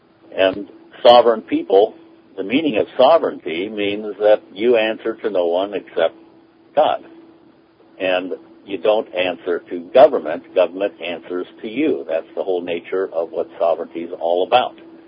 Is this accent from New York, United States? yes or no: no; California, United States; I was born in the California state republic, and as such, I'm a Californian.